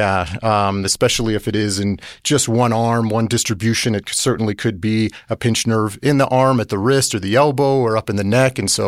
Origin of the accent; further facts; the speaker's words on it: Arizona, United States; moved away as an adult; I went to medical school where I grew up in Arizona, did my residency at the University of Connecticut, and then my neuromuscular fellowship at Harvard, and then moved out here about 15 years ago.